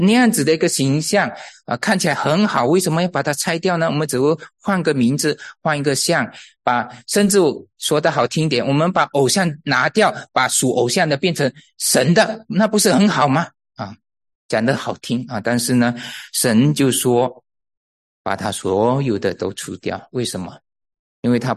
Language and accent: Chinese; Malaysia; moved away; 我是从马来西亚来的，马来西亚是个回教国家啊，是个回教国家。